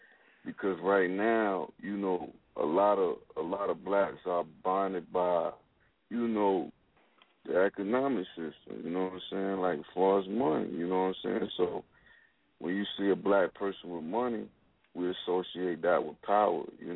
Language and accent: English; Wilmington, North Carolina, United States; You know, I'm an artist from Wilmington, North Carolina.